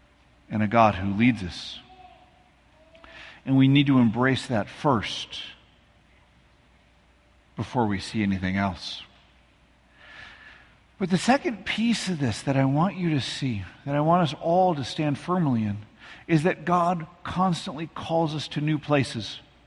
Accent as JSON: {"language": "English", "region": "Midwest", "country": "United States", "said": "And part of that is just being a Midwesterner. Part of that is wanting to get back to home and closer to family and all those things."}